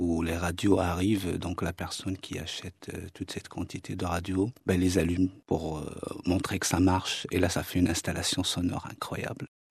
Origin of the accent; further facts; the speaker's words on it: Tangier, Tanger-Tetouan-Al Hoceima, Morocco; Je suis né à Tanger, dans un quartier qui s'appelle Kassabarata.